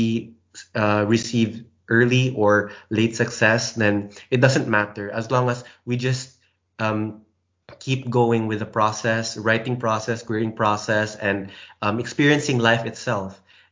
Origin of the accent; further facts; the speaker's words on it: Philippines; English is a second language; English is my second language, but I feel more comfortable writing in English than in my native language in the Philippines.